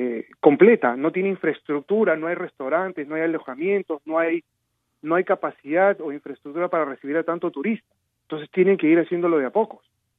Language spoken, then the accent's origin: Spanish; Peru; Yo soy peruano y yo viví un proceso de desarrollo en el Perú.